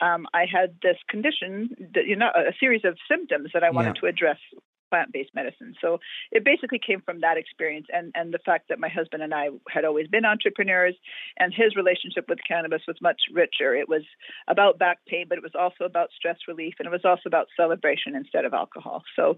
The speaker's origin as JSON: {"language": "English", "town": "Vancouver", "region": "British Columbia", "country": "Canada", "tie": "born or raised there", "said": "I grew up in East Vancouver."}